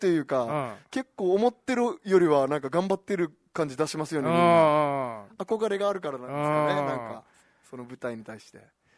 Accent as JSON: {"language": "Japanese", "town": "Tomari", "region": "Okinawa", "country": "Japan", "said": "近くに僕泊まり出身なんですけど、"}